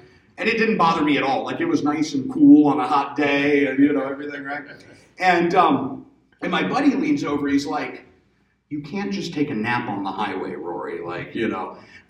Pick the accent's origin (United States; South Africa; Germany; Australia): United States; Maryland; now in Texas, United States; I grew up down in Maryland, right? And I live out in Texas now. And Maryland's a small state, right?